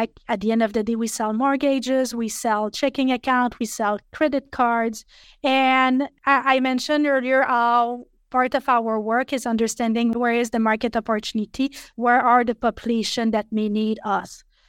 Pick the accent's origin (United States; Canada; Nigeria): Canada; Montreal, Quebec; now in Toronto, Canada; I'm French from Montreal, but I live in the GTA.